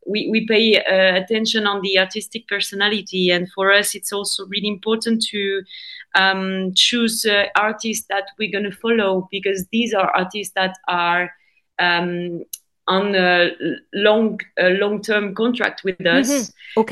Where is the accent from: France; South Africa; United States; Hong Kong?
France; Hauts-de-France; English is a second language; the region is Picardy, so it's between North and Paris. So when I say to the Italian people that I'm from North of France